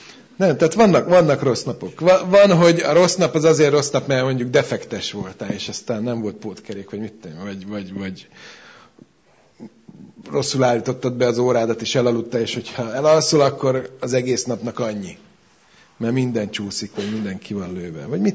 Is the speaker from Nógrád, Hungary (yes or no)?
no; Budapest, Hungary; now in Szeged, Hungary; 2008-ban költöztünk mi Budapestről ide, a családdal, Szegedre, és ott mindennapos közlekedési eszközünk volt a metró. És Gyakran, hát én a belvárosban nőttem fel